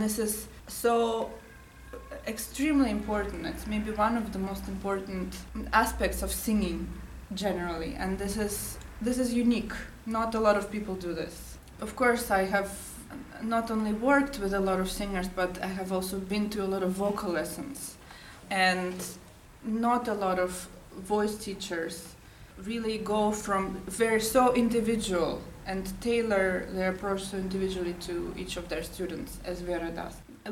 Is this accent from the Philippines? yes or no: no; Russia; English is a second language; also born or lived in Canada / United States; now in Switzerland; I come originally from Russia, but have also lived quite a long time in Canada and America, and now here in Switzerland for 8 years.